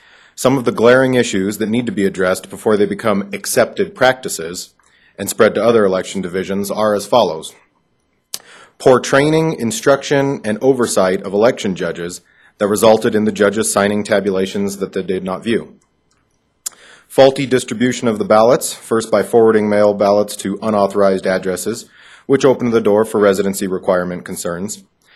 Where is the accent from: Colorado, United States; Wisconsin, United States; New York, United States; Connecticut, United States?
Colorado, United States; Pueblo; I'm from Pueblo, Colorado.